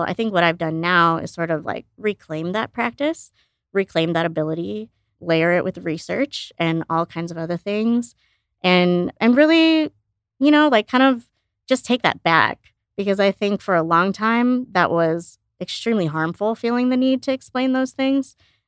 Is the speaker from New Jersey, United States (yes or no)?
no; Illinois, United States; I grew up outside Chicago, and we were in like a little farther out suburb with a little less diversity.